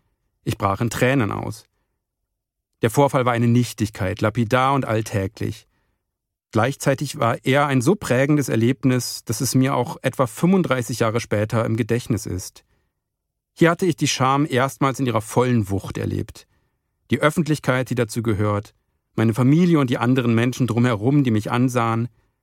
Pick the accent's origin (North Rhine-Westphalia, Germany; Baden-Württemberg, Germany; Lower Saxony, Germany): Lower Saxony, Germany; Osnabrück; in meiner Heimatstadt Osnabrück.